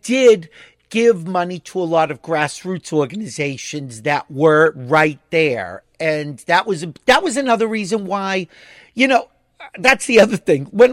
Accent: Boston, Massachusetts, United States; as a Bostonian, I know this, Boston Pride would very often be the same weekend.

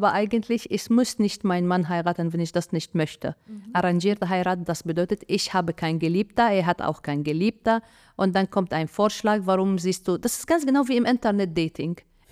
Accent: Egypt; weil bei uns in Ägypten gibt es kein Zusammen, sozusagen.

